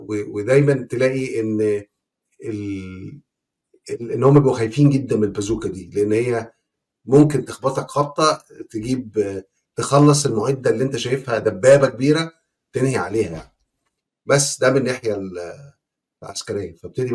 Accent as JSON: {"language": "Arabic", "country": "Egypt", "said": "بس احنا مصريين"}